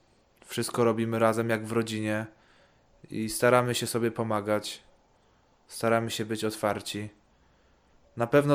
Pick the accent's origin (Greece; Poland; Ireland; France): Ireland; Tak, pochodzę z Irlandii, tak.